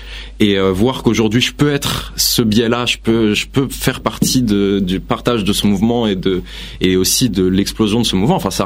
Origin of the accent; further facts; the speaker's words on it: Île-de-France, France; Alors, je suis né à Saint-Cloud, mais j'ai jamais vécu. On a très vite été dans le 78, puis après 9-5, puis après Paris, puis après... Bon, j'ai bougé un peu partout, quoi.